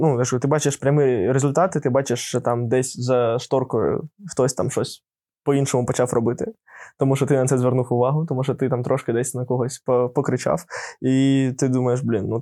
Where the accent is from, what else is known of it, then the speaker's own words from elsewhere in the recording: Odesa, Odesa Oblast, Ukraine; ми з Одеси, і ми проукраїнські і ПСО з Одеси.